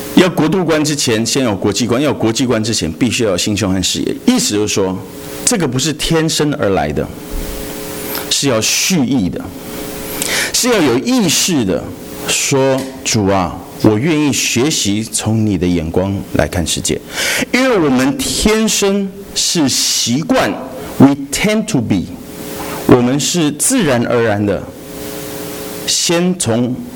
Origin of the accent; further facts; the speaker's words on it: Taipei, Taiwan; 我混血的。然后我又是从小在台北长大的一个孩子哈